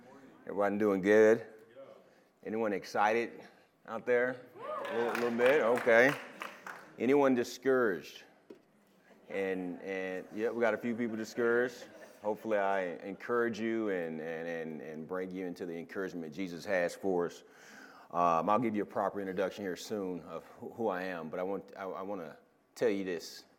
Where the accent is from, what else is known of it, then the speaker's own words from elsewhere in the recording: Texas, United States; Now, I've never been a rancher. I'm from Texas. I've seen plenty of cattle.